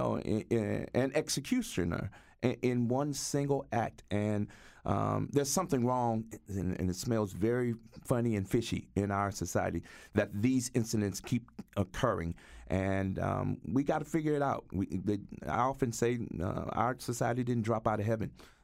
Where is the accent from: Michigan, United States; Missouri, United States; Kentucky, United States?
Missouri, United States; St. Louis; now in Connecticut, United States; Moral Monday Connecticut happened because I'm from St. Louis, and in August 9th, 2014, Mike Brown was killed, and I was called to come home.